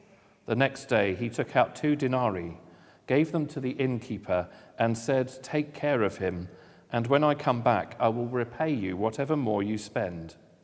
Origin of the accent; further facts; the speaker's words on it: Strood, South East England, United Kingdom; also born or lived in London; Born in South London, and then I moved to Strood, not the Stroud in Gloucestershire, but Strood in Kent, near to Rochester, and I lived there for most of my childhood until I moved to Portsmouth in 1991